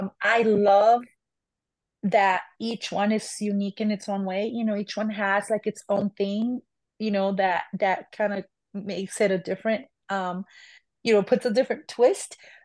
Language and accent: English; Missouri, United States; I'm from Missouri, so that's where my capital is